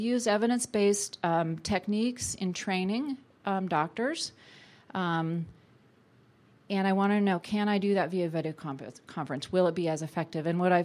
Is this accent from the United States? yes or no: yes; Concord, New Hampshire, United States; We piloted this in an FQHC clinic in my hometown, Concord, New Hampshire.